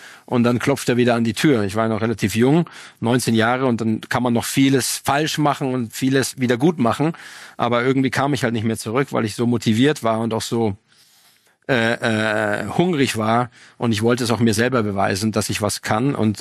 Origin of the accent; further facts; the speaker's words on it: Germany; moved away; Ich bin jetzt nicht mehr so Deutschland verbunden, wie ich es mal damals war. Dennoch ist es meine Heimat